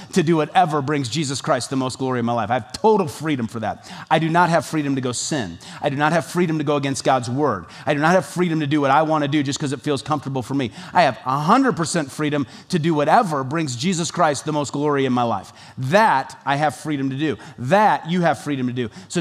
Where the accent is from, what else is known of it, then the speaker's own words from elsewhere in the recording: United States; Because I'm an American and I'm an individual and I'll do whatever I want whenever I want it.